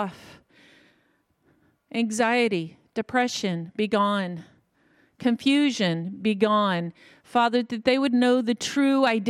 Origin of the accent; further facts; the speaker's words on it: the South, United States; I'm from the South, so it just comes out.